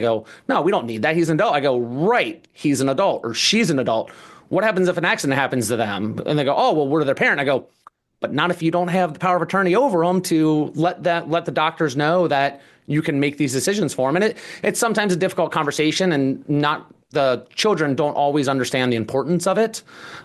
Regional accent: Cincinnati, Ohio, United States; I'm originally from Cincinnati, Ohio.

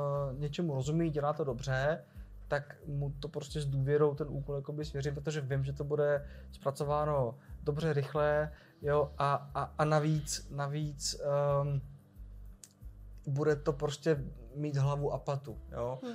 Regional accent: Slovakia; Czech is a second language; já jsem Slovák a já nemám prostě tu češtinu jako takhle zmáklou, že bych tu gramatiku sypal z patra

